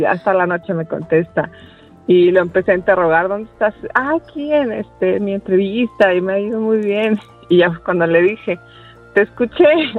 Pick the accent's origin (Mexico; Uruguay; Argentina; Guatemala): Mexico; Guadalajara, Jalisco; pero me ofrecen otro trabajo en Aguascalientes, yo soy de Guadalajara.